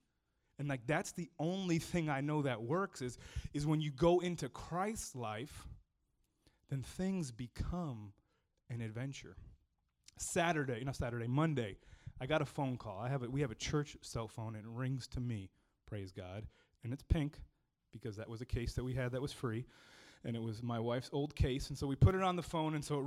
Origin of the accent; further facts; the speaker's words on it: Miami, Florida, United States; like I grew up in Miami, so I'm like, I'm going to put my wallet and hide it in my car.